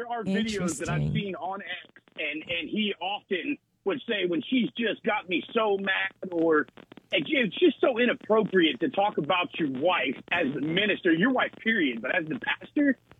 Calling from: Oklahoma, United States; Hey, y'all … in Oklahoma.

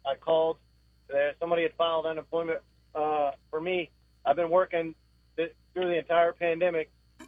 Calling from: Tampa, Florida, United States; Like the Tampa area. I'm a contractor.

